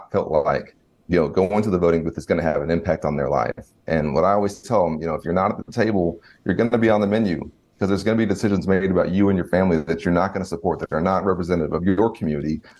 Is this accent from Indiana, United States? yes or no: no; Dallas, Texas, United States; I was born and raised in Dallas, my single mother, the path that I've been on